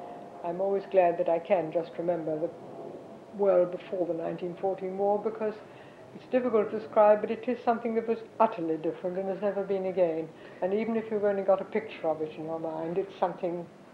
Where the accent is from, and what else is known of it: Knebworth, East of England, United Kingdom; born or raised there; also born or lived in London